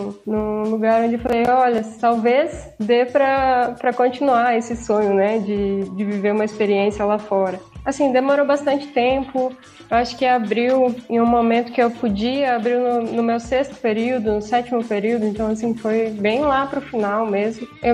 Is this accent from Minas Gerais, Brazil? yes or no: no; Itararé, São Paulo, Brazil; Eu sou de Tararé, uma cidade bem pequena, no estado de São Paulo. Fica mais ou menos umas 3 horas, 2 horas e meia, 3 horas e meia, assim, de Ponta Grossa, né? Então, mais ou menos aí umas 5, 6 horas de Curitiba.